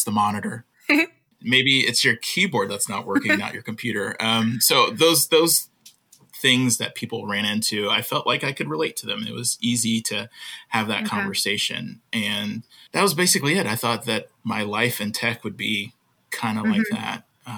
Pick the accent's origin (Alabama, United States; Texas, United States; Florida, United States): Texas, United States; Houston; So, I grew up in Houston and went to University of Texas and majored in electrical computer engineering.